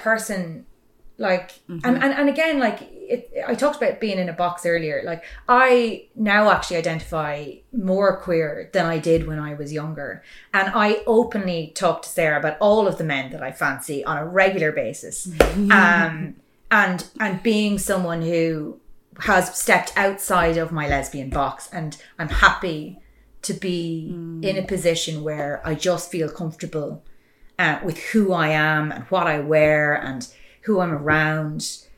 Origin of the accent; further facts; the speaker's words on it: Longford, Leinster, Ireland; and that I was from Longford, two minority things in society.